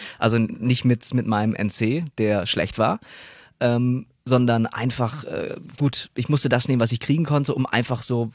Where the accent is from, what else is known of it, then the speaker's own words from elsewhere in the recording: Herten, North Rhine-Westphalia, Germany; im nördlichen Ruhrgebiet zwischen Gelsenkirchen, Haltern, Herne und mein Heimatort ist Herten.